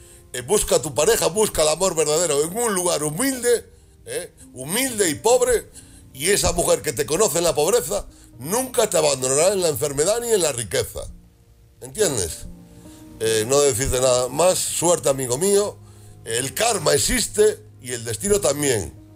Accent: Pontevedra, Galicia, Spain; yo que soy de Pontevedra, tengo 49 años

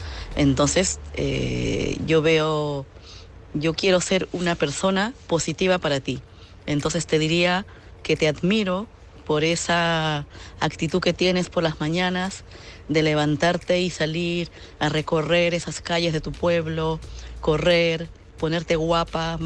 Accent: Madrid, Community of Madrid, Spain; Buenas noches … de Madrid.

